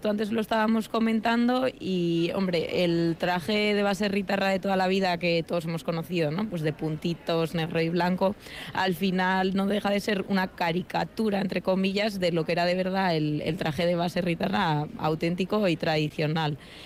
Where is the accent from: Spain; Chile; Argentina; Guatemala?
Spain; San Sebastián, Basque Country; yo soy de Donosti de siempre